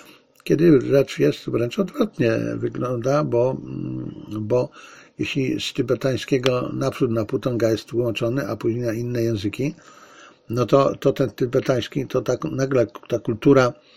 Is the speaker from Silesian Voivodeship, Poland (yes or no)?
yes; Zabrze, Silesian Voivodeship, Poland; Tak to kiedyś u mnie na Śląsku w Zabrzu się mówiło.